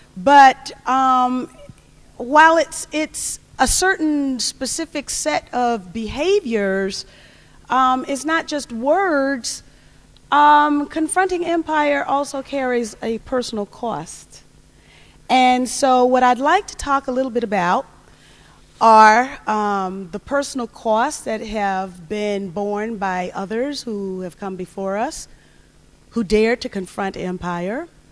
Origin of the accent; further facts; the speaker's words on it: the South, United States; accent: Southern; So y'all don't give me too much grief about my Southern accent.